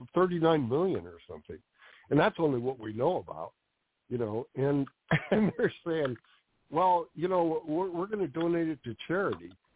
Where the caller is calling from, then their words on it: Phoenix, Arizona, United States; From Phoenix. Yeah.